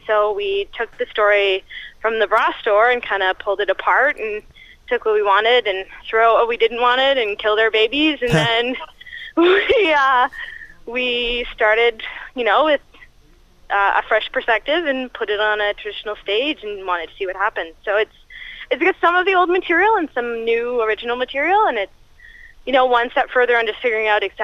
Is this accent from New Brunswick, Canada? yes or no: yes; Fredericton, New Brunswick, Canada; also born or lived in Oromocto; now in Toronto, Canada; I'm actually, Matthew and I are both from New Brunswick. We both, I'm from Fredericton and Ormocto, and Matthew is from St. John and KB, and we both actually went to university. I went to UNB in Fredericton